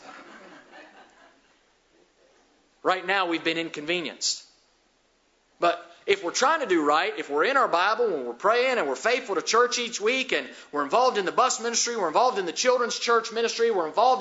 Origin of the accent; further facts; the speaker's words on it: West Virginia, United States; I am from West Virginia, but I know a few verb tenses.